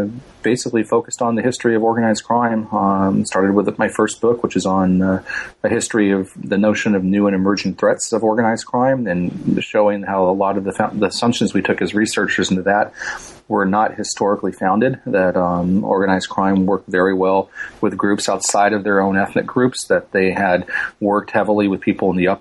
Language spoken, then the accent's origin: English; Los Angeles, California, United States; growing up in Los Angeles and having a grandfather that used to collect money for some folks that worked out of the docks over in San Pedro in Los Angeles Harbor.